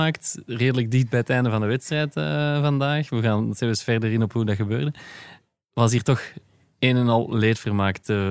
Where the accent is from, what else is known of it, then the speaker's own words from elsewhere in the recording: Belgium; Maar langs de andere kant ben ik ook een echte Belg